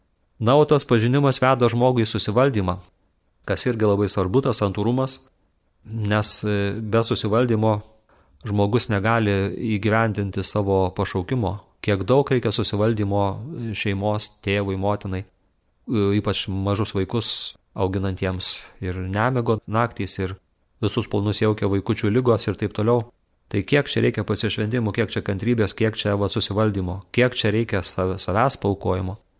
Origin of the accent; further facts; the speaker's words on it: Aukštoji Panemunė, Kaunas County, Lithuania; tais laikais, vietinės laikais, aš užaugau aukštosios Panemunės parapijoje